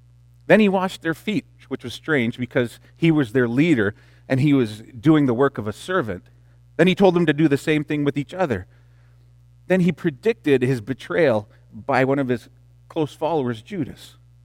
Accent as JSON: {"language": "English", "town": "Greendale", "country": "United States", "tie": "born or raised there", "said": "Our church, the church that I grew up in Greendale, was right across from a biker gang"}